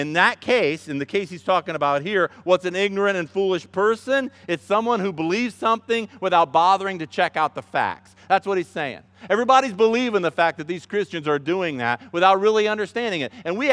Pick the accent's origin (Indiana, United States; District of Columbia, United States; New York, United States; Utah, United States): Indiana, United States; It's because I'm from Indiana. You hated me because I'm a Hoosier.